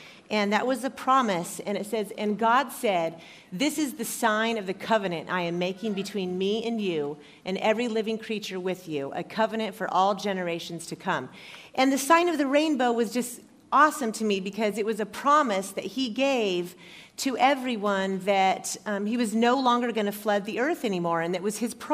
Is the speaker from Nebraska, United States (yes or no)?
yes; Nebraska, United States; And I grew up in Nebraska. I don't know if you guys have ever heard of Nebraska, but it's in the Midwest. And I grew up on a farm